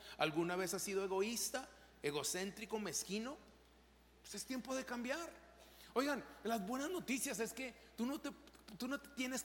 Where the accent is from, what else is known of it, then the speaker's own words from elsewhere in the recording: Mexico; Y créame, soy mexicano, entonces yo puedo ser malditón.